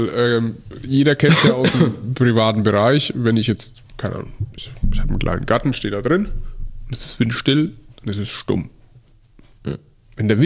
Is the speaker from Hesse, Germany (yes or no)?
no; Bergrheinfeld, Bavaria, Germany; ich bin in Berg Rheinfeld aufgewachsen, wo ich sage, das Ding hat auch keiner gewollt.